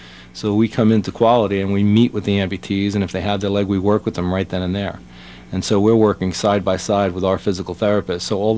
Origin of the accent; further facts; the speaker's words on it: Long Island, New York, United States; Well, you didn't think we're from around here. I'm from Long Island as well.